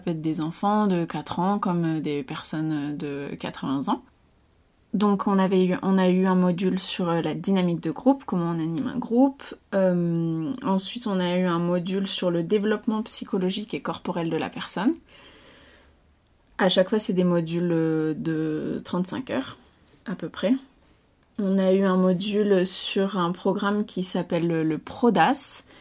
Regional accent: Die, Auvergne-Rhône-Alpes, France; Je suis née à Die, j'ai grandi principalement ici.

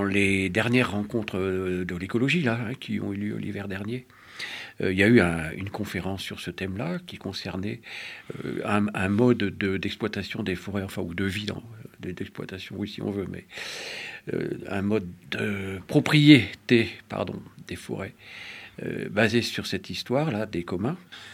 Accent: Normandy, France; also born or lived in Tours / Var; moi qui ne suis pas d'Iwa d'origine, justement, j'en avais déjà entendu parler, y compris en Normandie, ma région d'origine, ou à Tours ou dans le Var où j'ai vécu.

